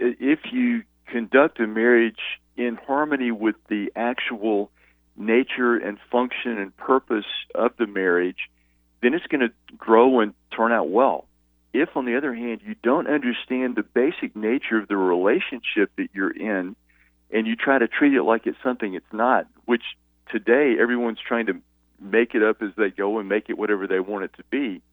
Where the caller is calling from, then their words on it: Nolensville, Tennessee, United States; And that would be in Nolensville, Tennessee, which is just south of Nashville.